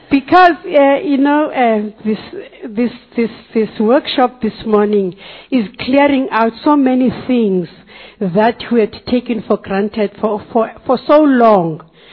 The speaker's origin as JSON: {"language": "English", "town": "Cape Town", "region": "Western Cape", "country": "South Africa", "said": "South Africa."}